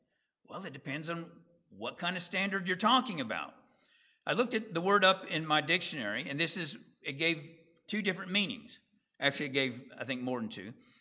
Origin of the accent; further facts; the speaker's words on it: Texas, United States; I grew up around it in Texas. I never raised any cattle.